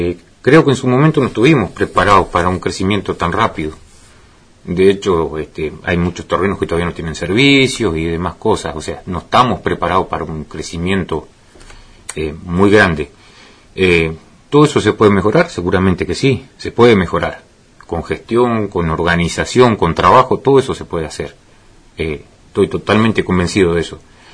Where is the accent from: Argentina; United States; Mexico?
Argentina; Gobernador Gregores, Santa Cruz; como bien vos lo dijiste, soy nacido acá en Gobernador Gregores, trabajo en la Escuela Hogar hace 19 años, estudié en la Escuela Agropecuaria